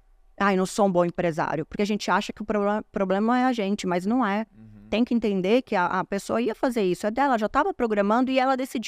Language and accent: Portuguese; Osasco, São Paulo, Brazil; Ah, eu cresci em Osasco, né?